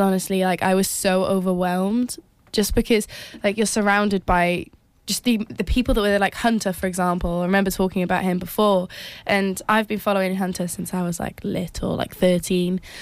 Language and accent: English; Wales, United Kingdom; I mean, like, I'm originally from Wales